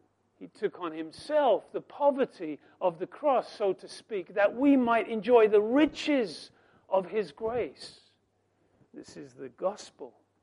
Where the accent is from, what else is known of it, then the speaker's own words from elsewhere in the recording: England, United Kingdom; Because she's Russian and I'm English.